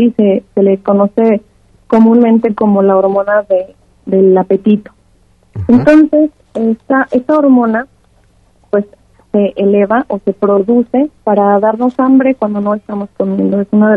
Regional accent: Mexico; tenemos como mexicanos, pues ese peso

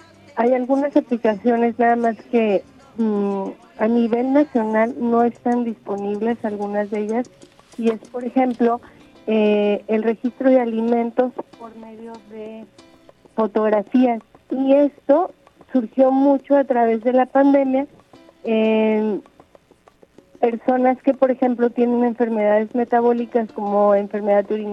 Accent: Mexico; para nosotros como mexicanos.

